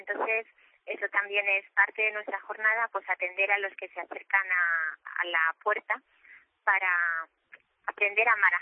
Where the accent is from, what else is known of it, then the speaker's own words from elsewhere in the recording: Madrid, Community of Madrid, Spain; yo soy madrileña, entonces soy del monasterio de Madrid y vengo de Barcelona.